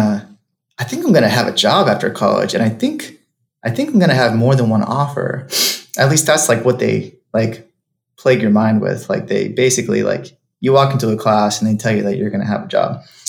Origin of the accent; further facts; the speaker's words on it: Dallas, Texas, United States; So I'm from Texas. I'm from Dallas. There's a ton of jobs in Dallas.